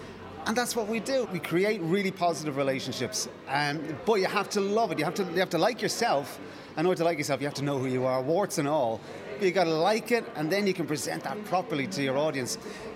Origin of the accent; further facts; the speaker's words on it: Ireland; Excuse the language, I'm Irish.